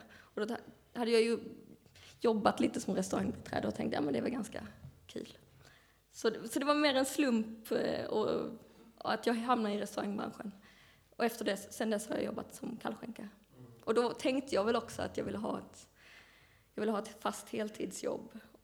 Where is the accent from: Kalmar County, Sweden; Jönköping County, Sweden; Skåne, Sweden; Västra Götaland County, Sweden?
Skåne, Sweden; Kristianstad; Jag har gått i skolan. Jag växte upp i Kristianstad i Skåne.